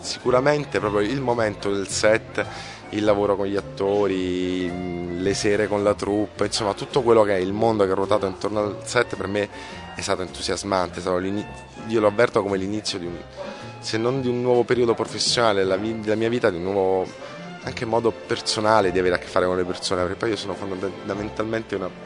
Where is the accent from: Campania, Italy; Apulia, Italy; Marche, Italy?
Campania, Italy; Naples; è un tipo di immagine di Napoli che io da napoletano non riesco a vedere.